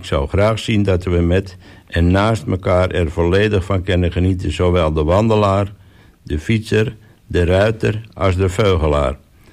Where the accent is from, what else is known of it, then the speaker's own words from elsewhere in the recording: De Koog, North Holland, Netherlands; also born or lived in Den Helder; Ik ben eigenlijk van in de helder ben ik geboren als zoon van een banketbakker. En toen ik 4,5 jaar oud was, ben we met gezin verhuisd van de Helder naar Texel. We gingen naar de Koog te wonen.